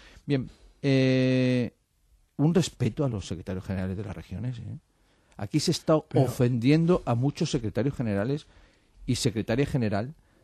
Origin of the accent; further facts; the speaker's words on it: Spain; nuestros valores y nuestros principios como socialistas y como españoles